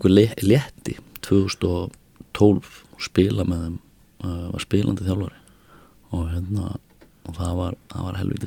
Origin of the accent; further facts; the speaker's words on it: Kópavogur, Capital Region, Iceland; annars er ég hérna uppalinn í Kópavoginum